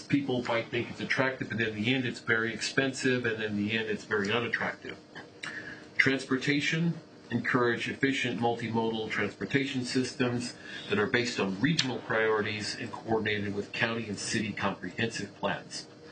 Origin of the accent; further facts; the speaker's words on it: Kansas, United States; also born or lived in Boston; I grew up in Kansas. I went to grad school in Boston